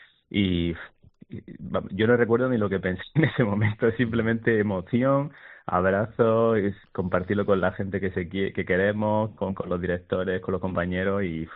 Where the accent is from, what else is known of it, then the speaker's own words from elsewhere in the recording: Motril, Andalusia, Spain; yo soy de Motril y ahí estamos, ¿no?, muy cerquita del Mediterráneo